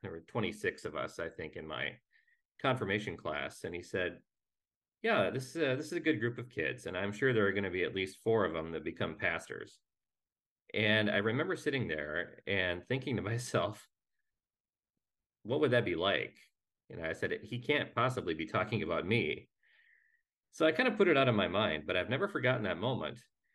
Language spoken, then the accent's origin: English; Minnesota, United States; And I went through confirmation in my Lutheran church there in my hometown in Minnesota, and didn't really take much of it to heart.